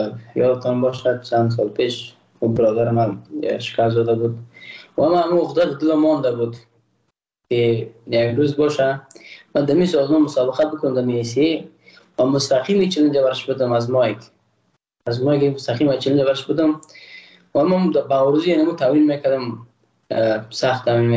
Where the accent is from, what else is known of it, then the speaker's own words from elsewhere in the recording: Afghanistan; من تاجک نیستم، احساس کردم ما روزبلاک پرشتین نیستم، ما یک افغان هستم و اما یک ملت هستیم